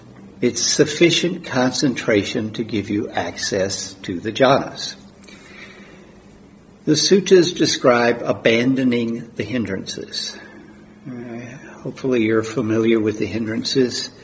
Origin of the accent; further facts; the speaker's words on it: United States; accent: American; I guess you probably already figured out I'm an American from my accent.